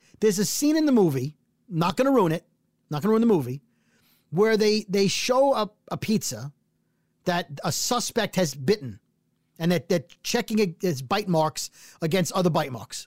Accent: New York, United States; The problem is, as a New Yorker, I went, oh yeah, look at that.

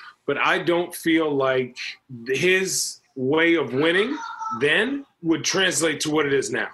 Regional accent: Phoenix, Arizona, United States; I'm from Phoenix. I'm a Barkley guy.

